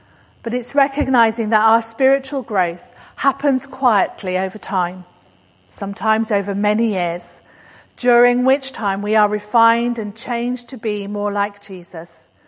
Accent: United Kingdom; I don't, but I am British after all.

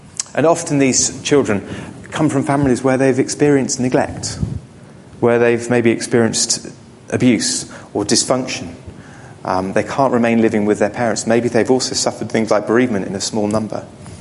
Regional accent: West Midlands, United Kingdom; I said I grew up in Worcestershire. When I grew up in Worcestershire, when I was about 8 years old, my parents separated.

